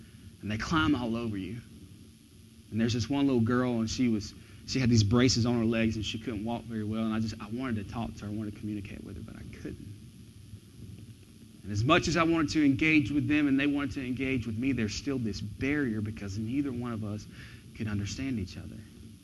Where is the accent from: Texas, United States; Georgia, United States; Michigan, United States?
Georgia, United States; And I said, no, I'm from West Georgia on a country farm.